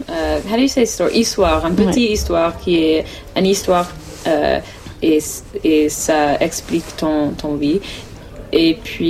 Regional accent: North Carolina, United States; Je viens de la Caroline du Nord. J'habite vers Chapel Hill, 30 minutes dessus. C'est un petit village qui s'appelle Pittsburgh.

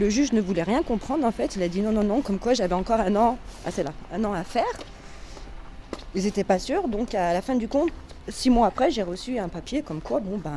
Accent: Oullins, Auvergne-Rhône-Alpes, France; Moi je suis né à Oulin, moi. J'ai grandi un petit peu à Oulin, et puis après, je suis allée un petit peu de partout, voilà.

